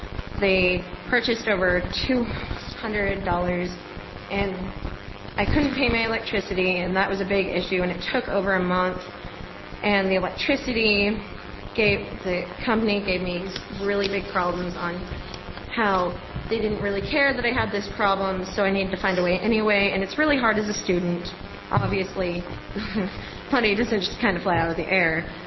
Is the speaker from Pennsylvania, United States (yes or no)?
no; Springfield, Oregon, United States; I am not from Eugene. I am from Springfield. So welcome to the town next door.